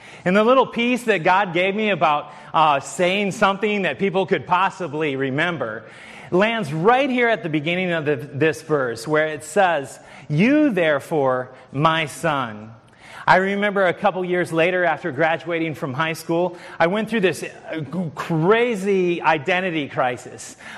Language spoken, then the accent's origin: English; Florida, United States; I grew up in Southwest Florida, and he's representative there.